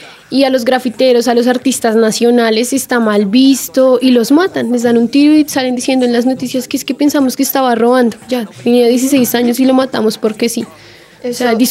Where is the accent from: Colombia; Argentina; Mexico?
Colombia